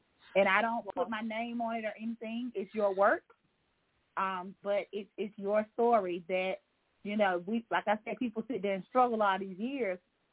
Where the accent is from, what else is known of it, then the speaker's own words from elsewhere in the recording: Alabama, United States; now in Montgomery, United States; I live in Montgomery, Alabama. I'm from Sumter County, Alabama. So, if you know where Sumter County is, you know, I always show some love. It's a rural area